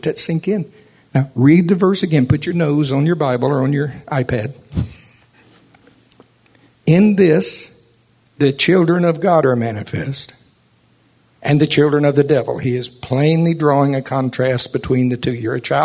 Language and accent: English; Oklahoma, United States; I grew up around Seminole and Shawnee a little bit of my life. I had farmers on both sides of my family.